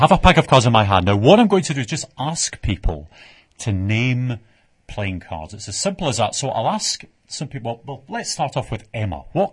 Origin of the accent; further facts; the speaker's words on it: Scotland, United Kingdom; Well, being a Scotsman, I think the magic.